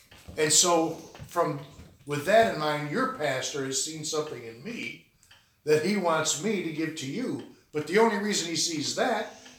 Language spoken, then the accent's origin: English; New York, United States; I'm from Western New York, by the way.